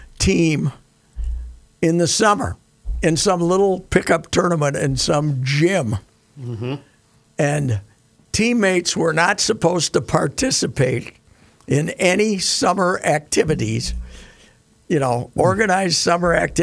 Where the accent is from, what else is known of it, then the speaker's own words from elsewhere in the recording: Minnesota, United States; We're both from Minnesota.